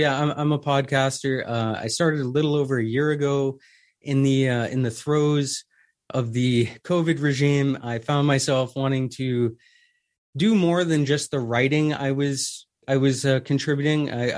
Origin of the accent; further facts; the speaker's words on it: Canada; in Canada here. I am a Canadian, sadly.